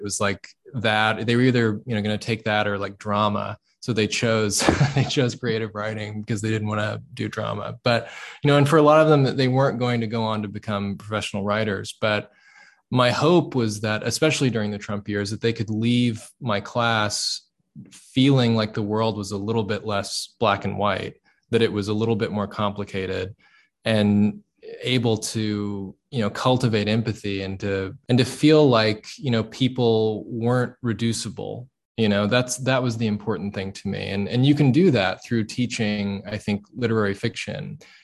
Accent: Kentucky, United States; I've talked to them and told them I'm from Kentucky and maybe they're from, you know, an affluent coastal city and they find that southernness or something quaint

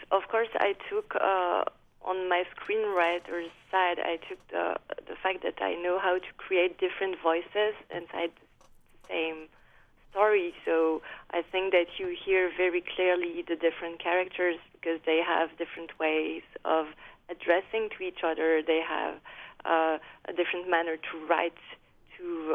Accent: France; accent: French; English is a second language; Well, I read in a French newspaper, as you can hear with my accent

